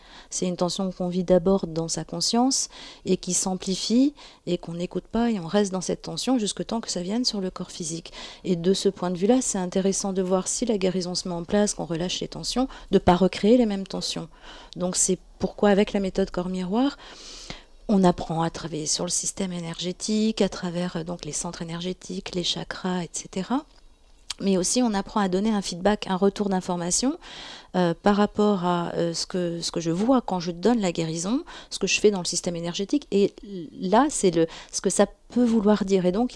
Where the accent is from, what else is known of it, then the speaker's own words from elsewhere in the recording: France; par rapport à notre culture occidentale en tant que Français